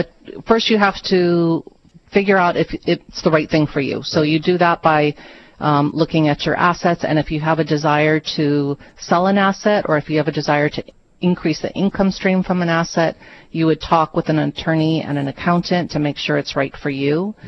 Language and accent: English; Hawaii, United States; I was born and raised in Hawaii. I've been in Hawaii for my entire life except for college and law school.